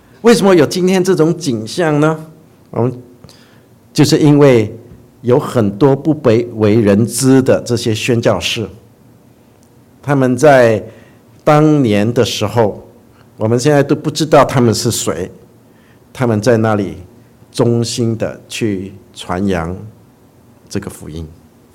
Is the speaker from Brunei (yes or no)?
yes; Brunei; 我是在文莱出生的，然后我们住的那个小城市呢是个非常小的镇啊，然后呢我们住的那个在城那个小城市里面呢，我们住的住我们家呢当时是住在一个小村